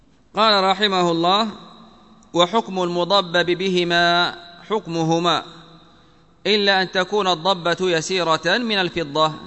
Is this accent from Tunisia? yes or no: no; Yemen; يعني مثلا عندنا في اليمن الجنبية، الخنجر